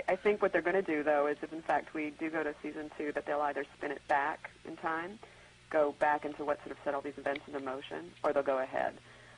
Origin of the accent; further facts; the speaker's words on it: Canada; for me being Canadian, it's been lovely to do a show here in the States.